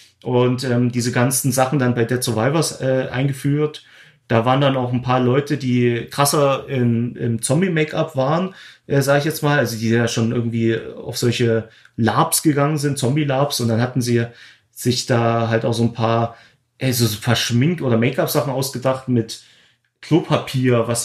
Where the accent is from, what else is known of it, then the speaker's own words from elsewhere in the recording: Glauchau, Saxony, Germany; ich habe in Klauhau gedreht, meine Heimatstadt